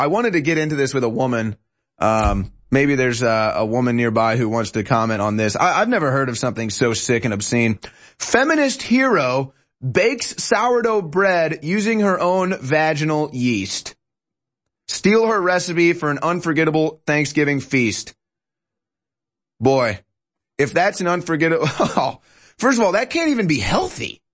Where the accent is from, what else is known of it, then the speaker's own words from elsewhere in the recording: Missouri, United States; That's Josh Hawley from my home state of Missouri.